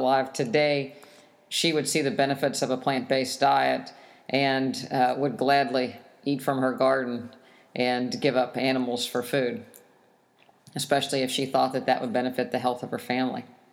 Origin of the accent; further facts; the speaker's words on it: West Virginia, United States; I wasn't raised this way. I grew up in West Virginia. My family raised their own animals for meat to eat.